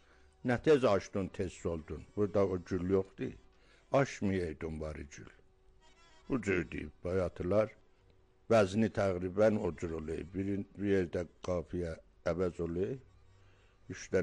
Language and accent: Azerbaijani; Qasimiyeh, Ardabil Province, Iran; Özüm də Qasımiyədə böyümüşəm. Belə əvvəldən də Qasımiyədə sakinəm.